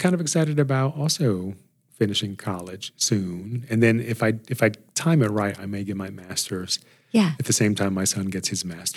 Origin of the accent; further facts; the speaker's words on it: Washington, District of Columbia, United States; They all settled in D.C. And I grew up near Howard University, which felt like a castle to me.